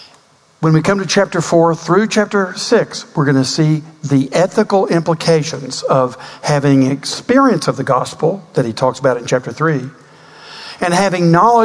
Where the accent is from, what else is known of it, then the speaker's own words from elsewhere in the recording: Southern United States, United States; But I want to say, as a Southerner, as I was walking across the old Montgomery Highway, I could have sworn I saw a squirrel with a parka on.